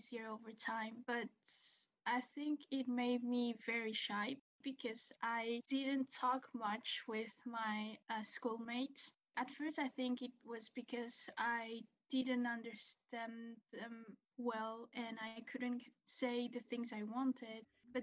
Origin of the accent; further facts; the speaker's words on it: Spain; also born or lived in Brussels, Belgium; I grew up in Spain and we lived in Brussels, Belgium for about 5 years. So I haven't used my Spanish a lot in the past couple of years.